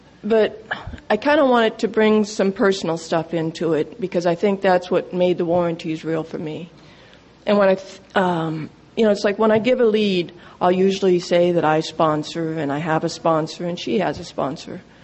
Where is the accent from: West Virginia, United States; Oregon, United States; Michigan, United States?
West Virginia, United States; I am from West Virginia, but if in case I blow it, I'm going to go seek amnesty in Canada.